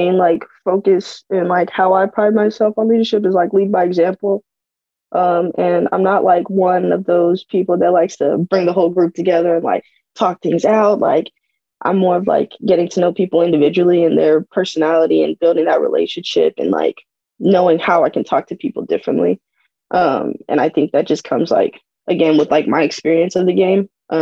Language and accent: English; Arizona, United States; I'm from Arizona, so it was just like that transferring back and forth and stuff.